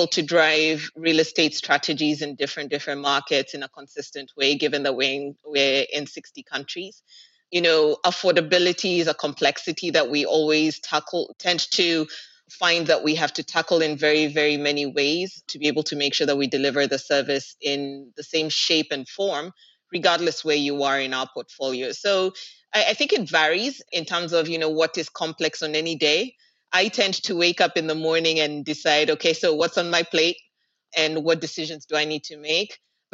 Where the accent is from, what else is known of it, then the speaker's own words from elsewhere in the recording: Kenya; now in Dubai, United Arab Emirates; No. I'm actually Kenyan in terms of where home is.